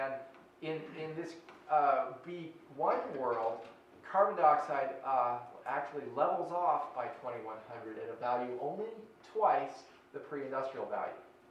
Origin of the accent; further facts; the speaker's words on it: Minnesota, United States; Well, okay, you know, I'm from Minnesota. I'd love to be able to golf in February.